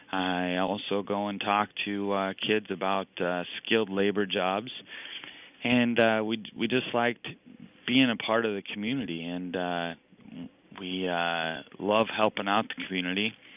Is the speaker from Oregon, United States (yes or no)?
yes; Prineville, Oregon, United States; I'm from Prineville.